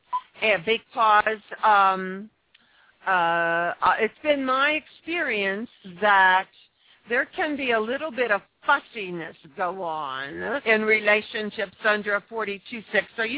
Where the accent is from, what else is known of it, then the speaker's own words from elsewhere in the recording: Philadelphia, Pennsylvania, United States; Really? I'm from Philadelphia.